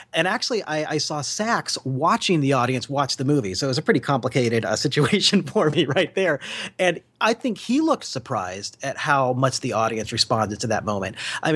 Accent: Kansas, United States; I'm a kid from Kansas who somehow got into this.

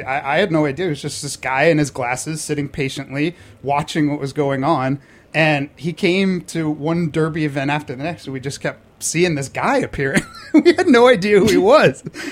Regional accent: Boston, Massachusetts, United States; moved away; also born or lived in New York; Originally born and raised in Boston. I moved to New York

